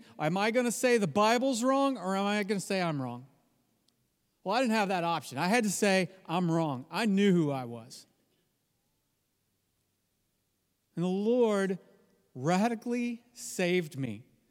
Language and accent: English; Texas, United States; Now, I grew up in Texas. Everyone believes that they believe. Everyone believes that they're Christian. There's churches on literally every corner.